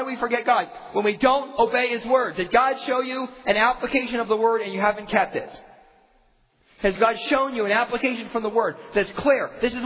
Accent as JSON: {"language": "English", "town": "Erie", "region": "Pennsylvania", "country": "United States", "tie": "born or raised there", "lives_now": "Phoenix, United States", "said": "when I grew up in Erie, Pennsylvania, dreary Erie, always raining"}